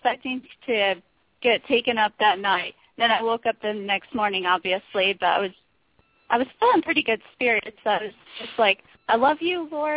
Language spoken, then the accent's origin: English; Oklahoma, United States; now in Texas, United States; I grew up in Oklahoma, but I am in Texas now.